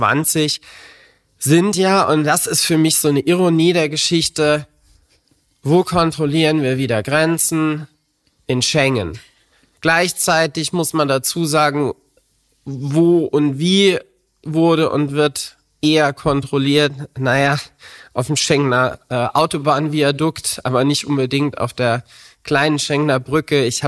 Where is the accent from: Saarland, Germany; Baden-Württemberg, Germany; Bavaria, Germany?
Saarland, Germany; Merzig; Ich bin in Merzig im Saarland groß geworden, am Wochenende durchaus mal nach Frankreich gefahren mit meinem Papa zum Baguette kaufen.